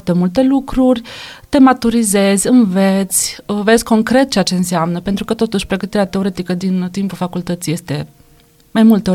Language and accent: Romanian; Moldova; born there; Da, sunt născut în Republica Moldova, ca să încep chiar cu începutul.